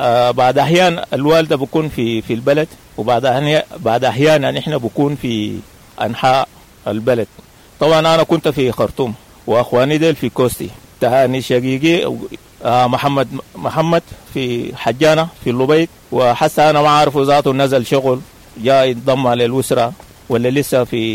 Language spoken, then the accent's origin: Arabic; Sudan; now in South Sudan; والله الأسباب اللي طلعت منه في من السودان ظروف متعددة كتير جدا جدا